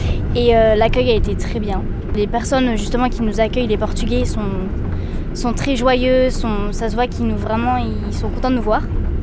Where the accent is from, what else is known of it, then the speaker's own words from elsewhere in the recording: Bordeaux, Nouvelle-Aquitaine, France; Je viens de Bordeaux